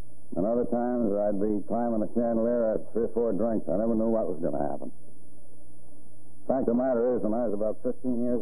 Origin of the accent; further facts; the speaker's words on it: Albany, New York, United States; I didn't get overseas in World War I, but I was in the outfit that was stationed around right in my hometown of Albany.